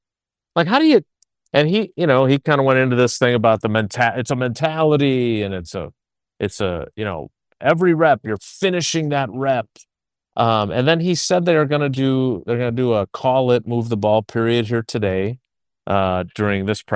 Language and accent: English; Milwaukee, Wisconsin, United States; In the 80s, I was a kid growing up in Milwaukee.